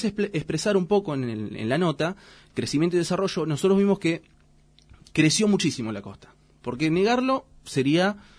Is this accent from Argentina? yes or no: yes; Quilmes, Buenos Aires Province, Argentina; mira, yo soy de Quilmes.